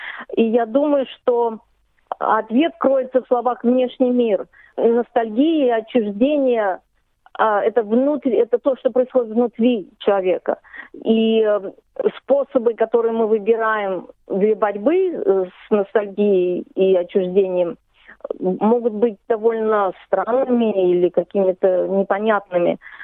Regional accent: Moscow, Russia; born there; И, в общем, я родилась в Москве.

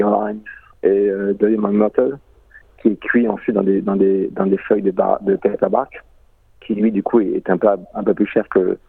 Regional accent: France; now in Australia; Quelque chose qu'on a un peu découvert en tant que Français en Australie

